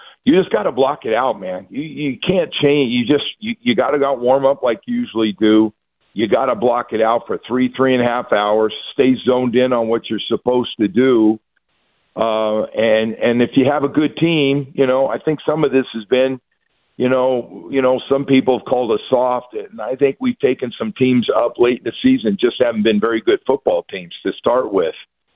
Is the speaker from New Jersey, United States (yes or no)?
no; California, United States; like I grew up in California and played in the Pac-8 and then the Pac-10 and then, you know, got drafted by Miami.